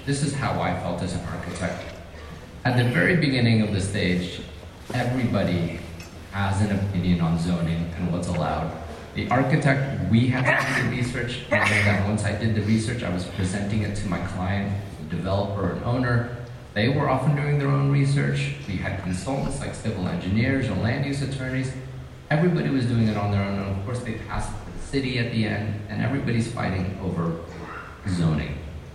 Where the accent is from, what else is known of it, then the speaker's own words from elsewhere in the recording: Oregon, United States; So you guys know I grew up here in Oregon. I now am based in Portland.